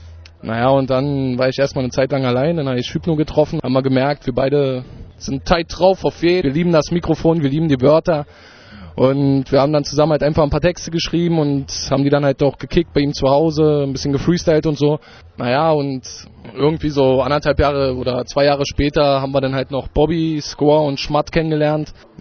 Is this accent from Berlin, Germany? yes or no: yes; Berlin, Germany; also ich komme aus Berlin, bin hier gebürtiger Berliner und bin auch stolz drauf.